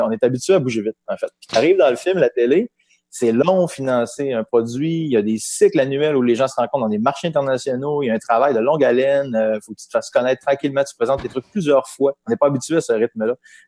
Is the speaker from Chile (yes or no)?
no; Quebec, Canada; Je viens de la place où il y a des tempêtes aujourd'hui, en ce moment, au Lac-Saint-Jean.